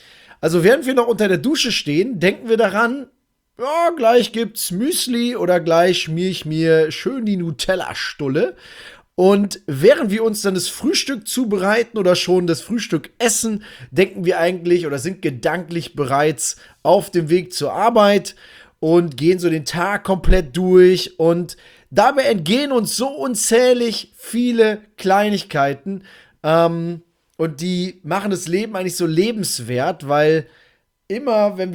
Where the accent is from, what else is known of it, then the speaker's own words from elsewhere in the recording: Velen, North Rhine-Westphalia, Germany; Und jetzt war ich letzte Woche in Velen in meiner Heimat und habe das Prepaid-Handy abgeholt.